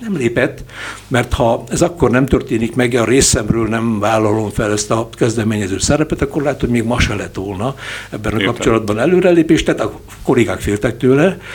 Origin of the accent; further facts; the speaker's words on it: Hungary; Magyarként is ezt ugye fontosnak éreztem